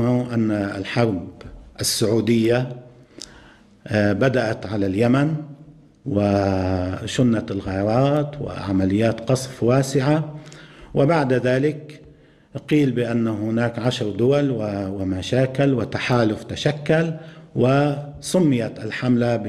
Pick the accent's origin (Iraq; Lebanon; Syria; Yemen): Lebanon; لكن المشكلة عندنا في لبنان